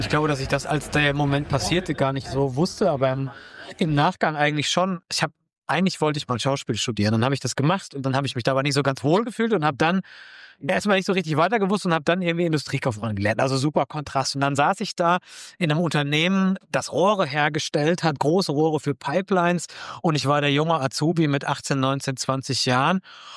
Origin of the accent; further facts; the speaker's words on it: Cologne, North Rhine-Westphalia, Germany; Ich komme aus Köln, bin 36 Jahre alt